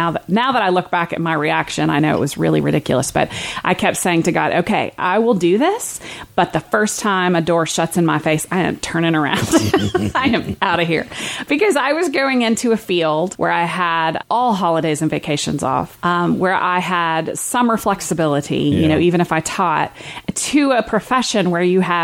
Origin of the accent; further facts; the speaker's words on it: Lexington, Kentucky, United States; I'm from the area completely and thoroughly, was born and raised in Lexington